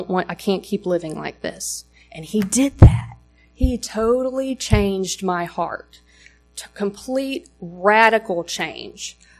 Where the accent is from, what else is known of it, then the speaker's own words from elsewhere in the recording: Troy, Alabama, United States; And I came here in 2018 from Troy, Alabama. Anybody know where that is? You do? Yeah. South Alabama is where that is.